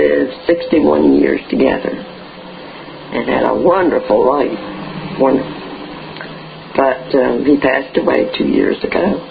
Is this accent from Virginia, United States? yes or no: yes; Chincoteague, Virginia, United States; I've been in Chincoteague all my life, 80 years that is.